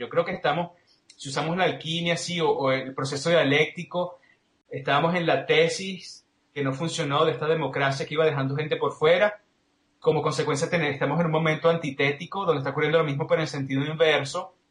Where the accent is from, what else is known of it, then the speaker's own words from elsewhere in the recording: Venezuela; now in Toronto, Canada; yo estoy ahorita en Toronto, vengo de Venezuela